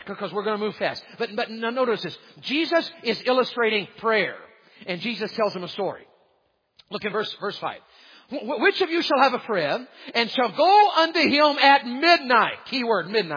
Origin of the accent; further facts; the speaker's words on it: Tennessee, United States; I'm from Tennessee, okay?